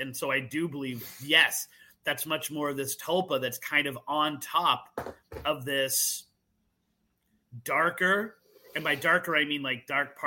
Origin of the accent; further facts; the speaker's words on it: Massachusetts, United States; Of course, I'm from Massachusetts, right? Like, we went to Salem every other year for a field trip.